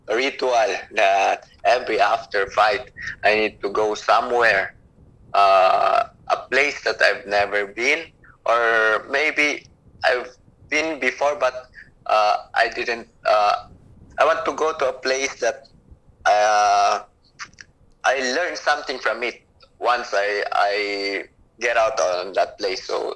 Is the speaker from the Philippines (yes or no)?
yes; Philippines; I'm from Philippines